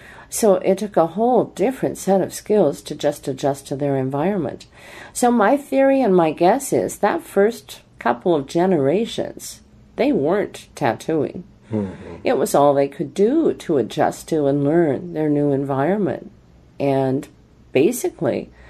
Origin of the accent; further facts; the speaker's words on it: Hawaii, United States; Being that I'm from Hawaii, I'll tend towards Hawaiian words rather than tapu or taboo